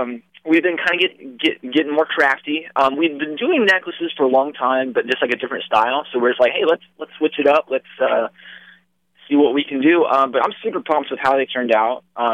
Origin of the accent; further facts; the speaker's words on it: Littleburg, Ohio, United States; we were down in my hometown, which is tiny Littleburg, Southern Ohio.